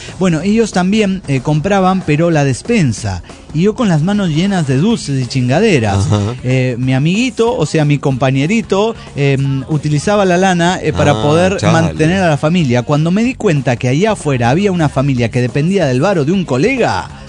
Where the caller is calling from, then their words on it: Mexico City, Mexico; del Distrito Federal Mexicano.